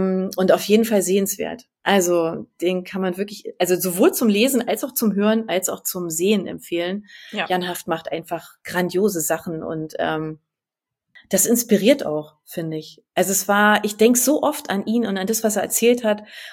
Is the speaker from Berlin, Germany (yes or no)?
yes; Berlin, Germany; aus meiner Heimat